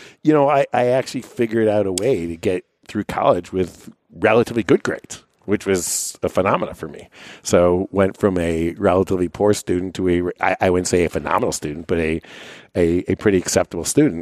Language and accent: English; Cleveland, Ohio, United States; So as you point out, I grew up in just outside of Cleveland, Ohio. I am first generation college educated. My grandparents immigrated to the United States, which is the sort of end of the story.